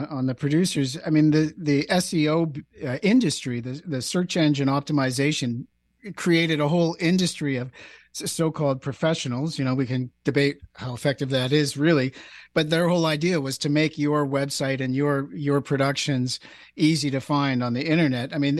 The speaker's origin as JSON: {"language": "English", "country": "Canada", "said": "I'm a Canadian, I'm talking to Canadians, I'm talking about Canadian issues"}